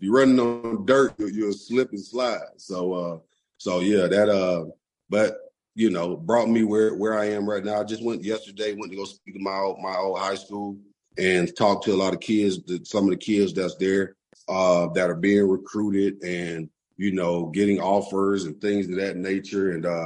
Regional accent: Adamsville, United States; Yeah, where I grew up in Adamsville and the way football was, especially as a kid, listen, you better bring it, or you're going to get it brought to you

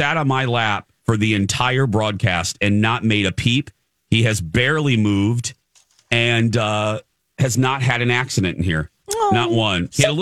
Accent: Indiana, United States; I love the city. But, you know, I was raised in Indiana. My papa and my grandma were little hillbillies. So I love the country.

